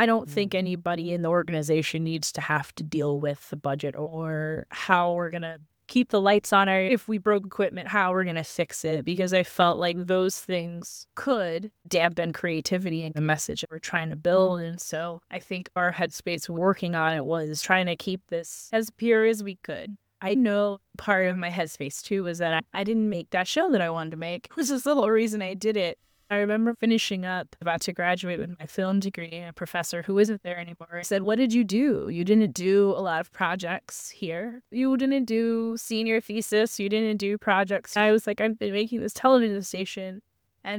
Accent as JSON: {"language": "English", "region": "Michigan", "country": "United States", "said": "I do the introduction of, I'm from Michigan."}